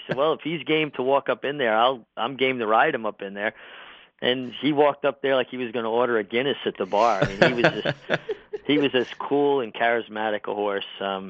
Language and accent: English; New York, United States; And then growing up in New York, I was always a New York Yankee fan